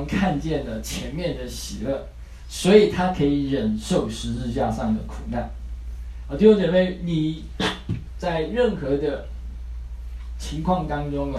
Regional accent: Taiwan; 我跟你讲啊，我们台湾人啊，有很多都是爱在心里口难开啊

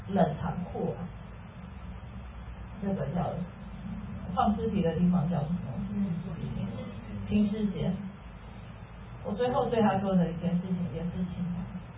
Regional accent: Indonesia; now in United States; 因为我们从小是在海外长大的嘛，我从小是在印度尼西亚长大

